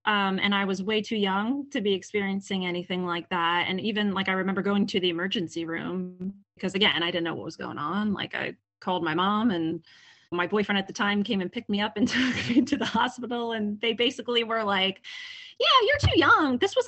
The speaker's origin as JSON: {"language": "English", "region": "New Jersey", "country": "United States", "tie": "born or raised there", "also_born_or_lived": "Philadelphia", "said": "I am from the East Coast. I was born in a large city of Philadelphia, and then moved at a young age to like a suburb of Philadelphia, which is kind of right over the bridge in South Jersey."}